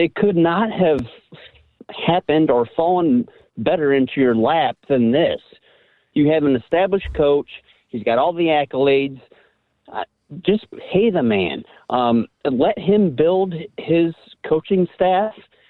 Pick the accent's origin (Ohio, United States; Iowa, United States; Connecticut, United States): Ohio, United States; Amherst; now in Texas, United States; I'm originally from Amherst, Ohio, right down the road.